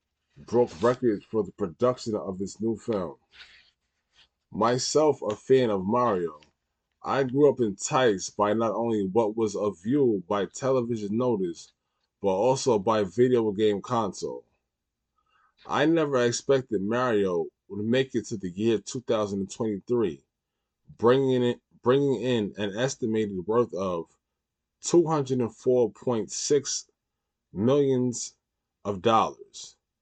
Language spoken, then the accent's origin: English; New York City, New York, United States; In my hometown, New York City, colorectal cancer is the second leading cause of cancer death.